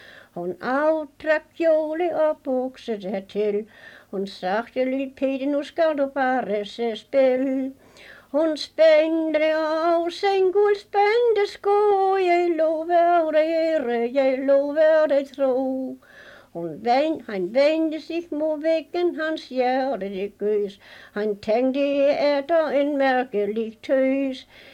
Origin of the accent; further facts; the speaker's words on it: Ullerupmark, Region of Southern Denmark, Denmark; Jeg er fra Ullerupmark.